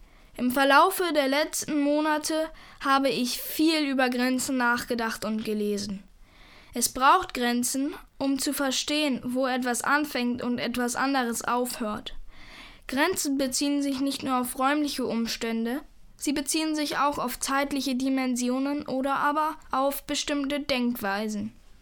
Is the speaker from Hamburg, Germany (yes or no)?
yes; Hamburg, Germany; in meiner Heimatstadt Hamburg